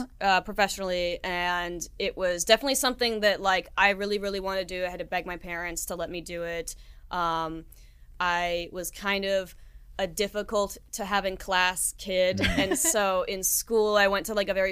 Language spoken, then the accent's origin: English; Palm Springs, California, United States; I'm from Palm Springs originally